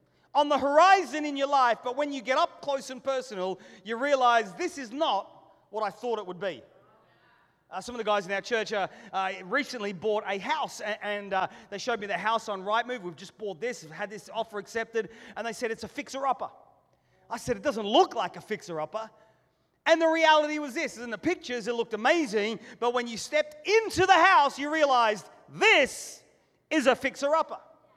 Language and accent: English; Australia; growing up in Australia as a boy and as a teenager